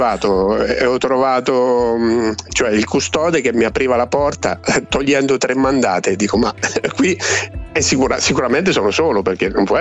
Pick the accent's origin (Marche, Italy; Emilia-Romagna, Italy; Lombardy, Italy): Marche, Italy; Osimo; accent: Marchigiano; Io sono di Osimo, in provincia